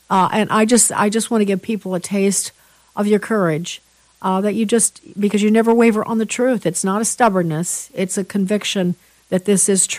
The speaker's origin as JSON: {"language": "English", "town": "Chicago", "region": "Illinois", "country": "United States", "said": "you know that I'm from Chicago"}